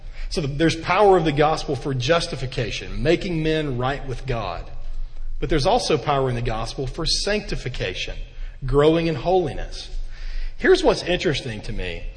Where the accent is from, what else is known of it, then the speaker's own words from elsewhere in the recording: Alabama, United States; I'm from Alabama, and maybe that has something to do with it.